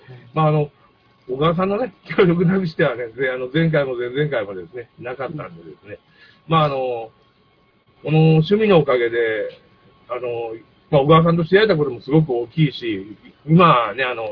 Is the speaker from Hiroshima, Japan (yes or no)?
yes; Hiroshima, Japan; 広島の方でですね、私の地元の。